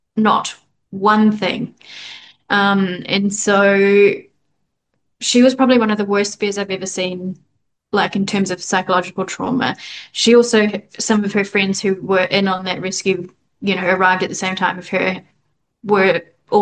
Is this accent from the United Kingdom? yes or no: no; New Zealand; now in Vietnam; growing up in New Zealand, I was exposed to so many different opportunities that just don't exist here.